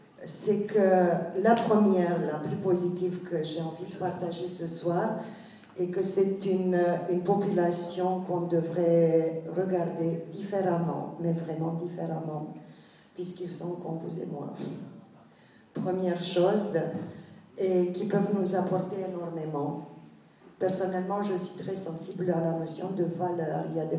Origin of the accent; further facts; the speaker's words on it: Romania; Je suis roumaine d'origine.